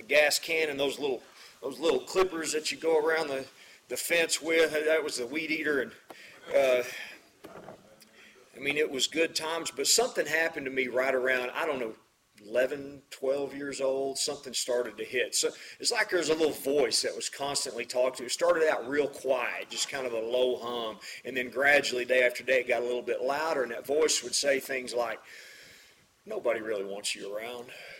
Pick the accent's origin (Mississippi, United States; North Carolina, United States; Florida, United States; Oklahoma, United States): Oklahoma, United States; Hugo; also born or lived in Paris, Texas; I swear to God, I was born in Paris. And you know, it's just because we didn't really have that good of a hospital in Hugo, so you had to cross the river to get born. So I can say I was born in Texas.